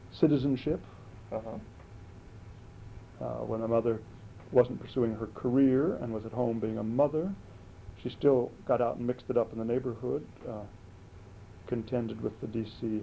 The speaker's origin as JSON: {"language": "English", "town": "Washington", "region": "District of Columbia", "country": "United States", "tie": "born or raised there", "said": "Well, where you see me now is not too far from where I grew up, because I was born in Washington."}